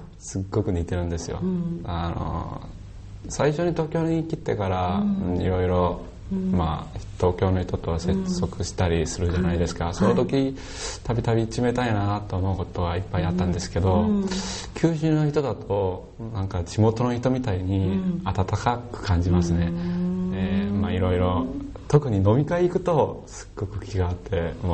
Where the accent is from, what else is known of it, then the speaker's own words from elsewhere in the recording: Daegu, South Korea; Japanese is a second language; now in Japan; 韓国のテグというところから参りました